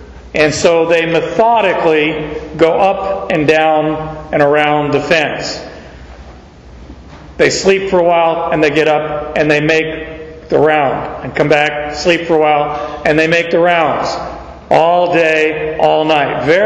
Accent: Phoenix, Arizona, United States; I grew up in Arizona, and so my vocabulary about snow is very limited.

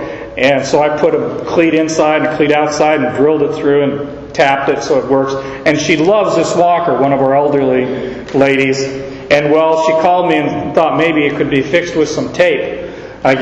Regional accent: United States; As an American, we believe that because God is on our side, we're going to win.

